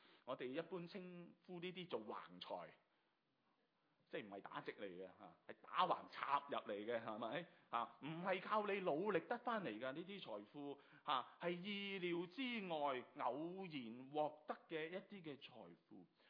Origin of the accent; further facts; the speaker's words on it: China; 所以我们中国人是有句说话